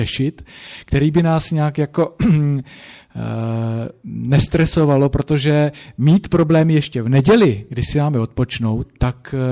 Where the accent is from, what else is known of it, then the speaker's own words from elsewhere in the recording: Hradec Králové Region, Czechia; protože jsem vyrůstal na vesnici v Orlických horách.